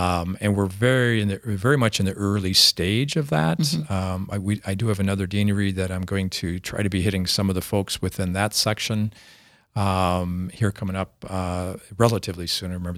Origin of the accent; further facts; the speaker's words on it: Minnesota, United States; now in South Dakota, United States; But I am from Minnesota, so.